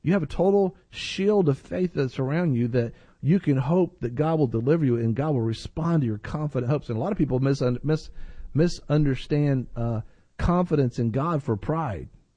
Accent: United States; I'm going to do it because I'm an American and I can do it

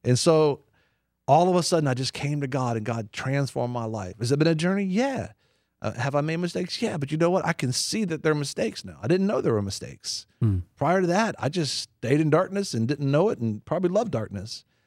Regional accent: United States; I'm an American, so I was like, read the whole Bible, right?

